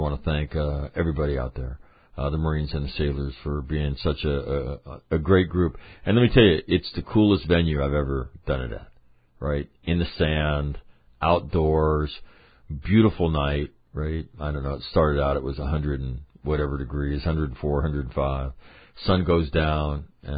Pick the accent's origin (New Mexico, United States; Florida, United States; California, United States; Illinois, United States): California, United States; Sacramento; they come from state of Washington, state of Oregon, my hometown, Sacramento.